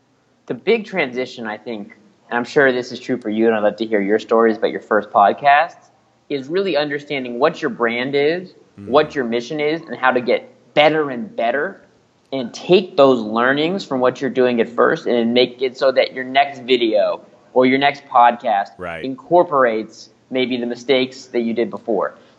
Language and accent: English; Los Angeles, California, United States; And growing up in Los Angeles, I have known that scary has been a part of Hollywood culture forever.